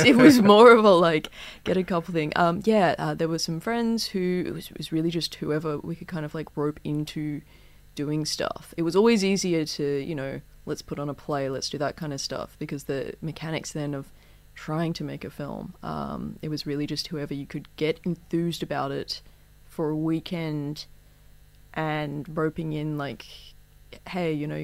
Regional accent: Toowoomba, Queensland, Australia; Toowoomba

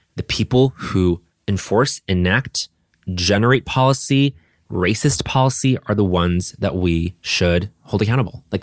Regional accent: New York, United States; Let's just say de Blasio, at least as a New Yorker, like let's say like de Blasio is.

